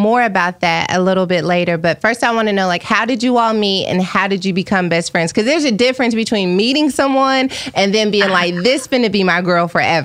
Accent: Dallas, Texas, United States; Okay, so I grew up on White Rock Lake. I went to school in Richardson. Went to college and dropped out at Fort Worth, TCU.

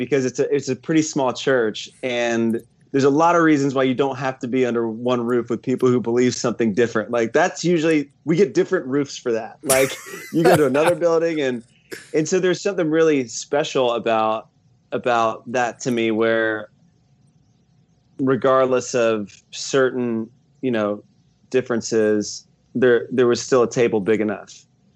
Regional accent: Atlanta, Georgia, United States; I grew up in Atlanta. So like my family's in Atlanta. My wife's family is here as well. And I grew up the son of a preacher, man.

